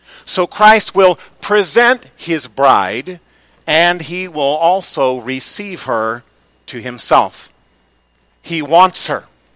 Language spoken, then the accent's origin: English; Missouri, United States; Growing up in Missouri and getting married on February 5th, we got married the day after a blizzard.